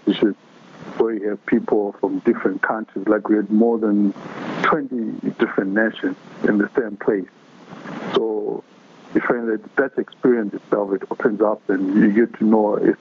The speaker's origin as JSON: {"language": "English", "country": "Zimbabwe", "tie": "born there"}